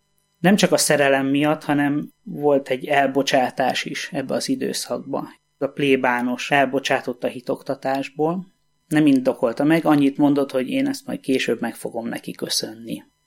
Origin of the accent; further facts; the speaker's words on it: Tolna, Hungary; Egy Tolna megyei faluba n